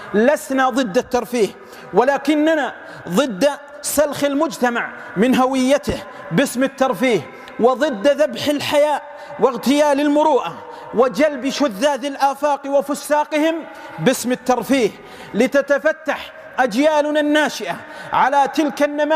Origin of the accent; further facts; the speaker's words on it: Saudi Arabia; إن بلادنا السعودية شرفها الله تعالى برعاية الحرمين الشريفين